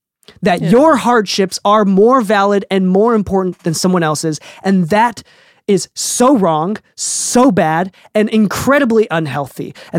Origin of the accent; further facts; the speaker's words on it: Okinawa, Japan; English is a second language; now in United States; I'm an indigenous, English is my second language, these are real things. I'm an immigrant. I'm an indigenous immigrant. My culture is being lost in Japan from Okinawa. You know, I am brown and look Hispanic in America, right?